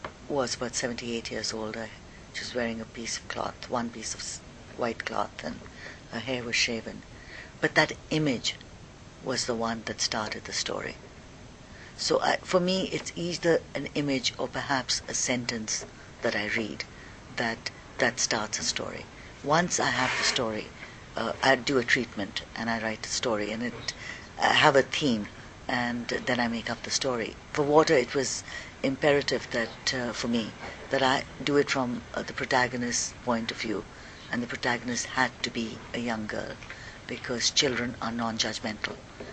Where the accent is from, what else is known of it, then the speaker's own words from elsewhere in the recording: India; I mean, growing up in India, I've heard about them.